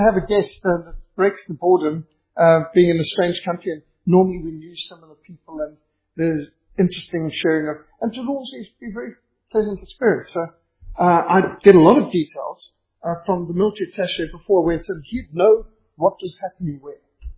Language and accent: English; South Africa; I'd be South African missionary, but got a British passport